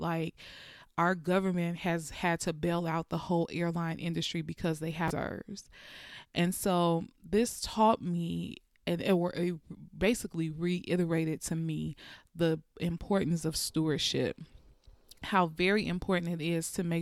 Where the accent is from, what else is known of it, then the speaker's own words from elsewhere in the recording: United States; I'm an American, so we are currently in the heat of the moment with COVID-19.